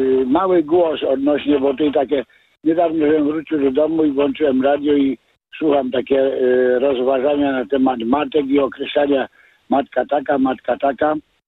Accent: Starachowice, Świętokrzyskie Voivodeship, Poland; ja rodem pochodzę z Gór Świętokrzyskich, konkretnie ze Starachowic. I wychowałem się na wsi.

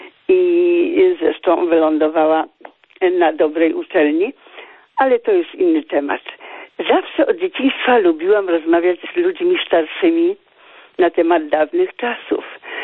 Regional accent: Łódź Voivodeship, Poland; W poniedziałek byłam na cmentarzu w swoim rodzinnym miasteczku pod Łodzią, tam gdzie się urodziłam i wychowałam.

